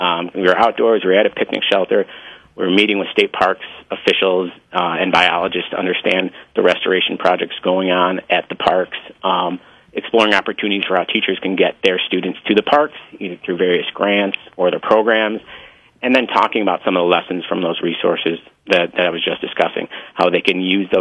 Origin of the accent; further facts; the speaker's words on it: Dunkirk, New York, United States; moved away; when I was growing up in Dunkirk, going to the Point and Wright Park, it was right there.